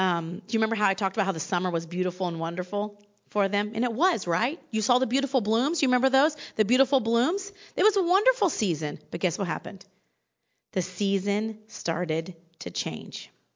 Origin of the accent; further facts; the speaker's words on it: Alaska, United States; born there; moved away; also born or lived in Indiana / Kentucky / Oklahoma; I was born in Alaska, but moved to Indiana and then Kentucky and then Oklahoma. Like my college years, adulting first 9 years were in Oklahoma.